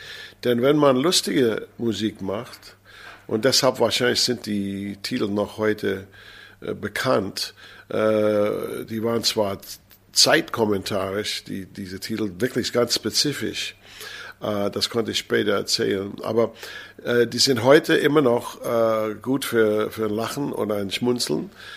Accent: United States; German is a second language; now in Germany; weil diese Grenze war nicht so in den Staaten, wo ich aufgewachsen bin

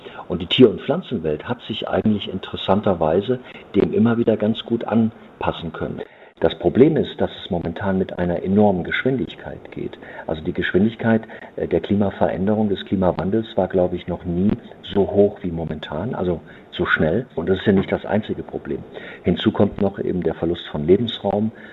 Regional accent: Germany; Deutschland ist nun mal meine Heimat. Ich bin hier groß geworden.

